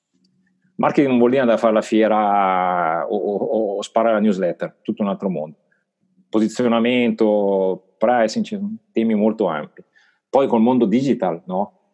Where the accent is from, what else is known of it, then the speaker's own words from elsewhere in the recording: Como, Lombardy, Italy; Dalla concorrenza asiatica, il tessile, io vengo da Como, hanno chiuso non so quante aziende